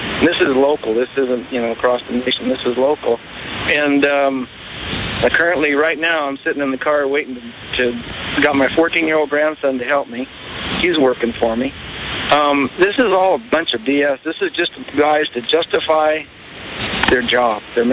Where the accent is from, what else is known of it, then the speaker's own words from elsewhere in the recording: California, United States; I grew up in Salinas Valley, and with a family deal going when we were kids, and my cousins and I worked on this place since I was 10 years old.